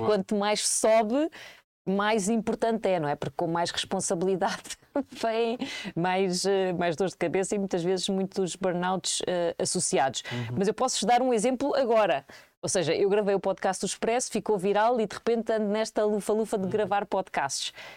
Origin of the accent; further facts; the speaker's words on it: Portugal; moved away as an adult; o momento em que eu saí de Portugal pela primeira vez para ir viver para fora, esse marcou-me muito.